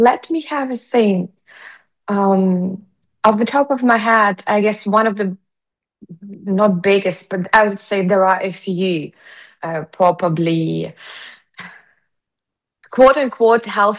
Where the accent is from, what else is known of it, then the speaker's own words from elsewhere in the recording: Ukraine; So when I come from Ukraine, my gut microbiome is co-shaped by what not only I grew up with, but also by what my ancestors have been growing up with.